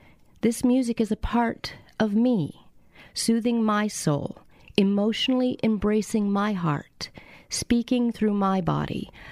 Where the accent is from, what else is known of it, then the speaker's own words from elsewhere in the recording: Shreveport, Louisiana, United States; born there; Well, I was born in Shreveport, Louisiana. I've lived all over the U.S.